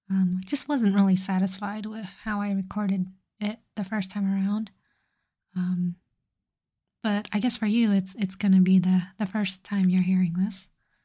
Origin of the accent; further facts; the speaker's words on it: United States; I am also American.